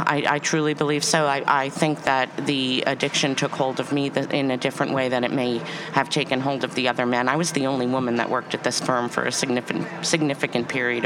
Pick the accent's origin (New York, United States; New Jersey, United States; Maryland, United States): New York, United States; Mamaroneck; I grew up in Mamaroneck.